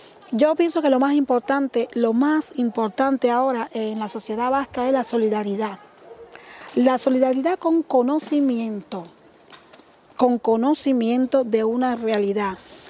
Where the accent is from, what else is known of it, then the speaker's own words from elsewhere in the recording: Cuba; independientemente de que estamos para unirnos porque somos cubanos, por la misma ideología, por intereses comunes